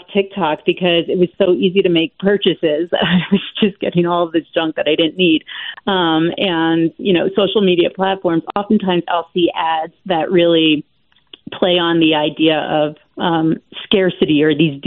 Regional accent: Pennsylvania, United States; but I grew up in Pennsylvania, so I'm very familiar with Penn

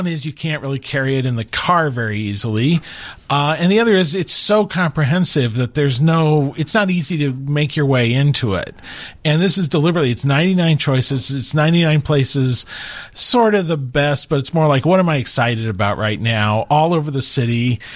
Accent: Wichita, Kansas, United States; I actually grew up in Wichita, Kansas.

